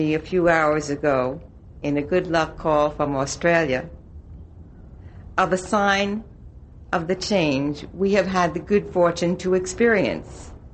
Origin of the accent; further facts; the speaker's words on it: New York, United States; I was born and brought up in New York, the state Senator Moynihan represents